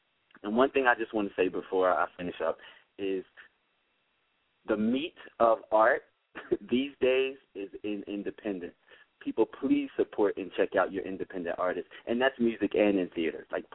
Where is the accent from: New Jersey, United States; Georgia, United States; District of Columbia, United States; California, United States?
New Jersey, United States; Camden; I'm from Camden, New Jersey.